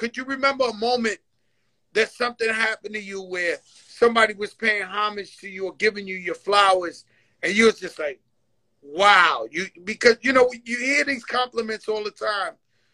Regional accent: New York, United States; And you know, I'm from the Bronx. I get it.

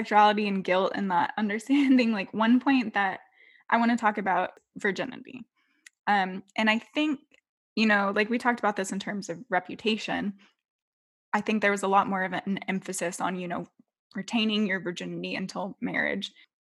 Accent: California, United States; So I'm from California. We have a more robust sex ed program than people in Texas.

